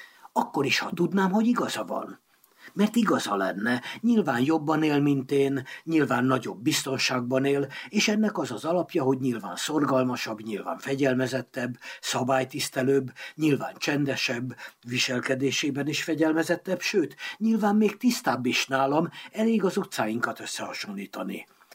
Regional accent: Hungary; szüleimben is felmerült az ország elhagyásának a gondolata. Végül Magyarországon maradtak, és én ott nőttem fel

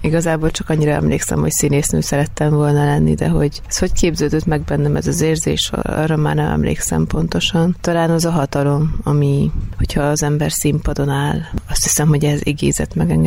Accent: Székesfehérvár, Fejér, Hungary; Székesfehérváron csak születtem, ott nincsen színházi múltam.

